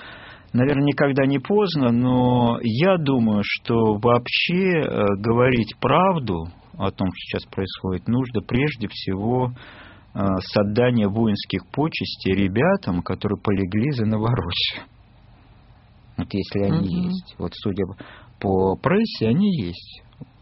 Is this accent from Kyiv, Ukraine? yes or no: no; Crimea, Ukraine; Я сам крымчанин. Вот, я, мое детство прошло в Крыму.